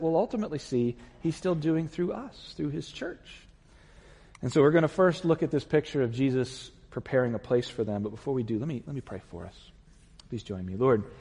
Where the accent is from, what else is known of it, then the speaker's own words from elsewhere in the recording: Virginia, United States; I'm from Virginia. I have an excuse, whatever.